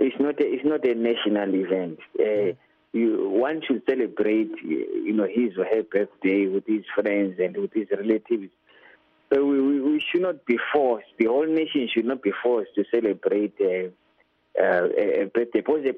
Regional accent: Matabeleland South, Zimbabwe; also born or lived in Bulawayo; I'm from Bulawayo, but I hail from Matabeleland South.

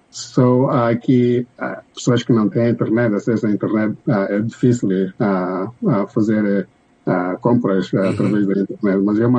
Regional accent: Mozambique; quando eu falava que eu sou de Moçambique

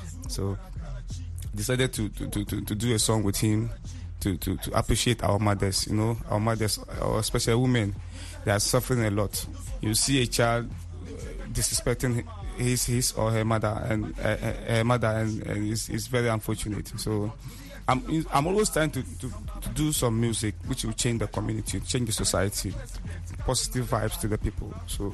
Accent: Tamale, Northern Region, Ghana; Yes, I was born and raised in Tamale, Zobeli to be precise. I'm a rapper, so I do hip life music. I rap in Dagbani and English.

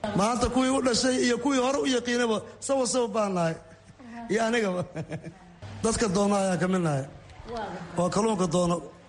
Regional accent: Jowhar, Middle Shabelle, Somalia; now in Bosaso, Somalia; gobolka shabeellaha dhexe jawaar baan ka imid. adu waxaan imid halkan 2001 baa imid halka boosaaso.

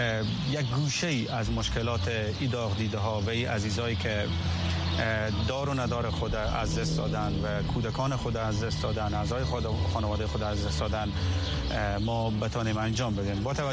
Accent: Herat, Afghanistan; ما خود ما از هرات هستیم، فامیل ما، خانواده ما در هرات هستن

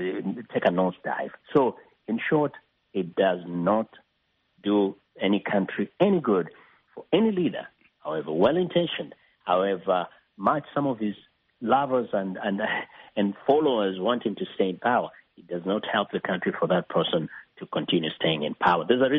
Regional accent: Kenya; I mean, I come from Kenya.

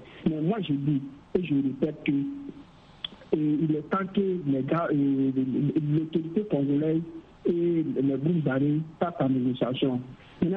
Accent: Burkina Faso; même chez moi au Burkina Faso, même ailleurs, je crois que la négociation est très importante dans la vie.

